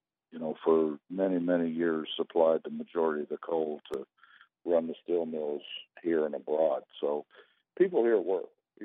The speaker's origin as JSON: {"language": "English", "town": "Dug Hill", "region": "West Virginia", "country": "United States", "tie": "born or raised there", "also_born_or_lived": "Ohio", "moved": "yes", "said": "And I grew up in Dug Hill, which is up in the Hollow."}